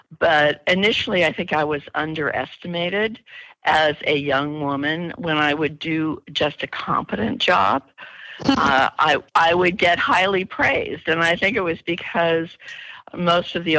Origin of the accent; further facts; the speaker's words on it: Seattle, Washington, United States; also born or lived in San Francisco Bay Area; now in New York, United States; I grew up in Seattle before the Amazon days, and I went to school in the San Francisco Bay Area, started practicing law in New York, and I've been doing that for over 35 years.